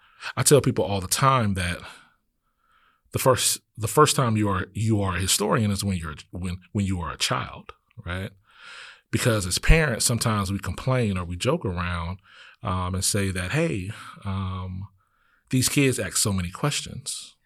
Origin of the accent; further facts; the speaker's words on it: Louisiana, United States; And growing up in Louisiana, it was, hey, wait a minute. All white folk live across this track and all the Black people lived across this track.